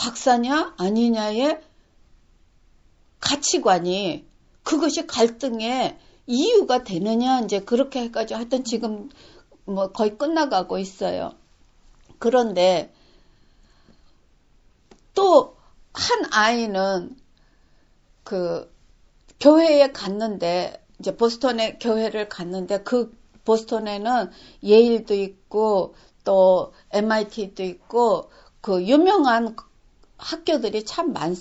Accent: South Korea; now in United States; 우린 지금도 미국 사람이라고 자기를 얘기를 하지 않고 한국 사람이라고 얘기를 해요.

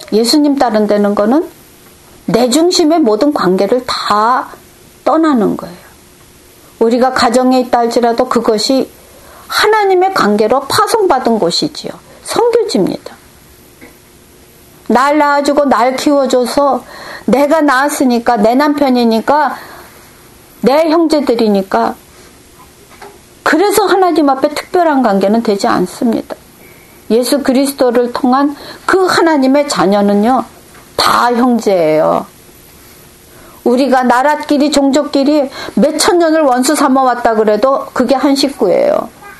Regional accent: South Korea; also born or lived in Japan; 저는 한국 사람이 일본에 가서 살았으니까

